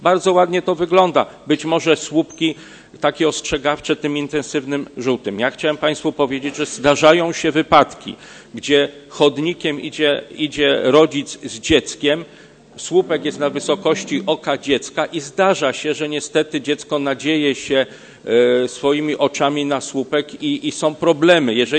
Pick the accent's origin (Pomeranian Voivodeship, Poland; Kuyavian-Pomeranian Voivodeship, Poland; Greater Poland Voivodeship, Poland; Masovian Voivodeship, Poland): Greater Poland Voivodeship, Poland; Poznań; a fantazję mamy z kolei w miesiącach letnich jako poznaniacy